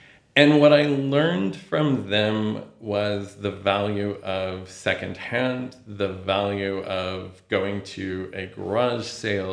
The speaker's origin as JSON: {"language": "English", "town": "Fresno", "region": "California", "country": "United States", "tie": "born or raised there", "said": "So growing up in Fresno"}